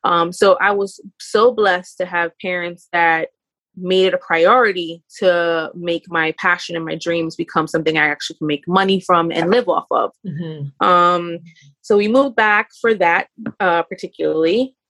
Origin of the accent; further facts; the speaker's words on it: New York, United States; also born or lived in Bermuda; I was born here in New York. I grew up a little bit here, a little bit there. Came back here, there being Bermuda.